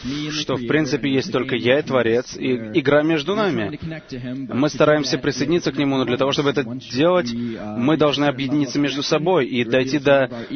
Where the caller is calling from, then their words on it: Detroit, Michigan, United States; это я из Детройта